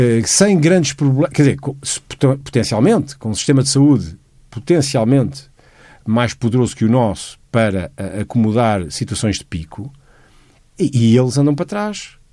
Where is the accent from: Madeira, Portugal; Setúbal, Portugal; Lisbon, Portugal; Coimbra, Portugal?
Lisbon, Portugal; born there; sou a primeira geração de Lisboa. No entanto, eu sinto que, apesar de ter nascido em Lisboa e me sentir como lisboeta, eu sinto que uma boa parte de mim está sediada ali na zona de Torres Novas, que é a origem dos meus pais.